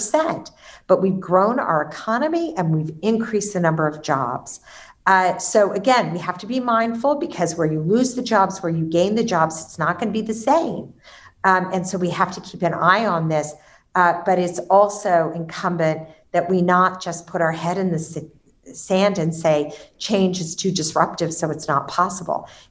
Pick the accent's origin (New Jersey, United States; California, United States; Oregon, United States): California, United States; Sacramento; growing up in California, I'm born and raised here, and I grew up in a very vibrant Greek American community in Sacramento.